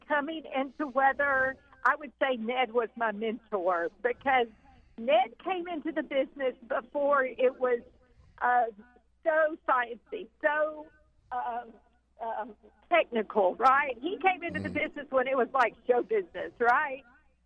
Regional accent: Pine Bluff, Arkansas, United States; it was Pine Bluff Mayor Vivian Flowers, my hometown mayor, who proclaimed tomorrow … Day in Pine Bluff.

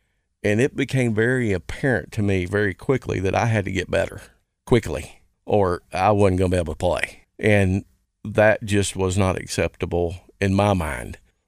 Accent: North Little Rock, Arkansas, United States; Growing up in North Little Rock, Steve Ralston was great.

